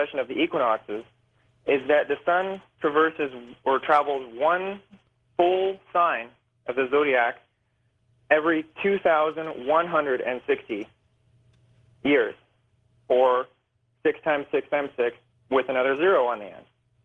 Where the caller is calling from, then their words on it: Toronto, Ontario, Canada; from Toronto.